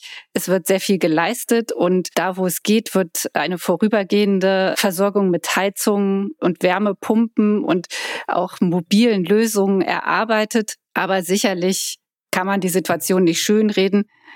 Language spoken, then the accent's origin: German; Koblenz, Rhineland-Palatinate, Germany; Also ich komme aus Koblenz, da hat man jedes Jahr Hochwasser.